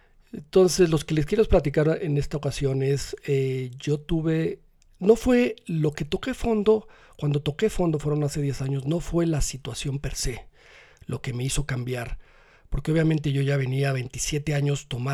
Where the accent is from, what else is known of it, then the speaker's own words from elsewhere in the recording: Monterrey, Nuevo León, Mexico; moved away as an adult; Crecí, viví en Monterrey, muy bien, me fue muy bien en la universidad, regreso a México